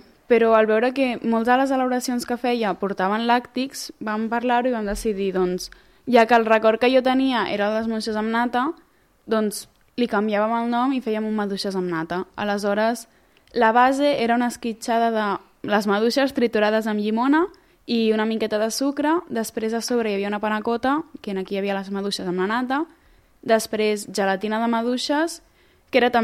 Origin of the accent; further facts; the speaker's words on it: Mataró, Catalonia, Spain; jo sóc de Mataró